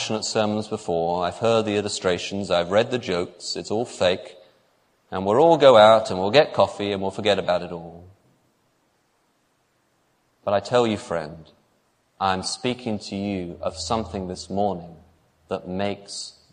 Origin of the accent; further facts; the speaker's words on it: England, United Kingdom; Maybe it's because I'm English